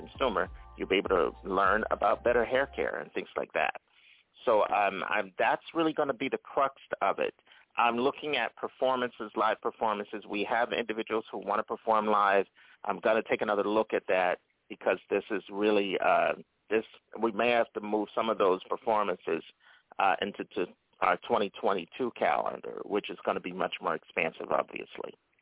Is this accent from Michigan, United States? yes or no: no; Philadelphia, Pennsylvania, United States; also born or lived in New Jersey; See, I'm from the Northeast. I was born in Philadelphia. I lived in northern New Jersey